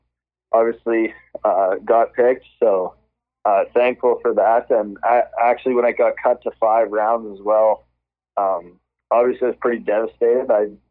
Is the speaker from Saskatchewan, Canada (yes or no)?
yes; Munster, Saskatchewan, Canada; I was back home in my hometown of Munster in Saskatchewan, Canada.